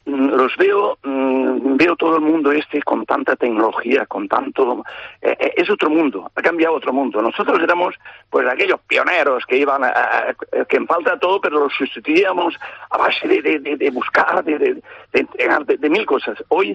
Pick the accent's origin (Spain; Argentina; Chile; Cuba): Spain